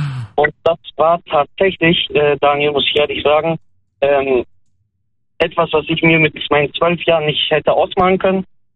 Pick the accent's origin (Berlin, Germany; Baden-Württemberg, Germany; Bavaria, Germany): Baden-Württemberg, Germany; Esslingen; Ich bin aus Esslingen, aber mein Name ist türkischen Ursprungs